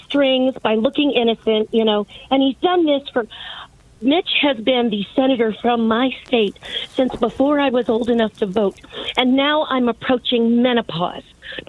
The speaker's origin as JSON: {"language": "English", "region": "Kentucky", "country": "United States", "tie": "born there", "said": "I know that because I was born in Boyd County, and that's gone away."}